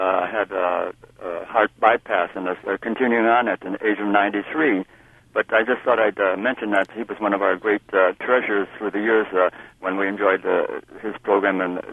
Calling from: Chicago, Illinois, United States

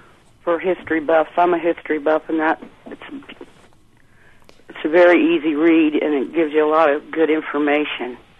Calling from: Westphalia, Indiana, United States; Westphalia, Indiana.

